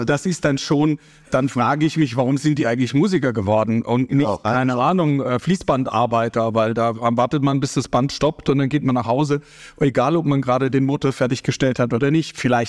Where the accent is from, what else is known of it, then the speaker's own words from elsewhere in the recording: Munich, Bavaria, Germany; born there; in meiner Geburtsstadt München